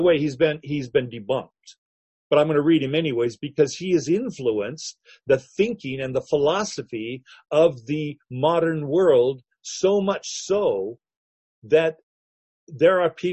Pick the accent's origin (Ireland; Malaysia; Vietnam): Malaysia; moved away; I've seen people under the influence of opium over as a kid growing up in Malaysia